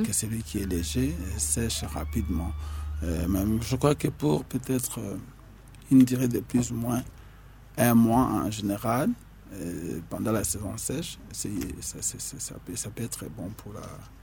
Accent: Kinshasa, DR Congo; Nous avons des coordinateurs de districts ici chez nous, à Kinshasa, nous en avons quatre.

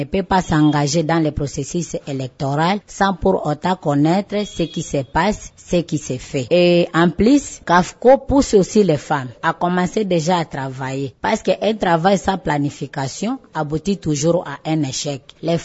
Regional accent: Maniema, DR Congo; ici chez nous au Maniema

